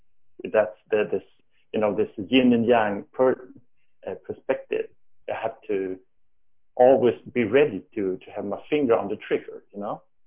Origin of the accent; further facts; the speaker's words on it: Sweden; because I was brought up in Sweden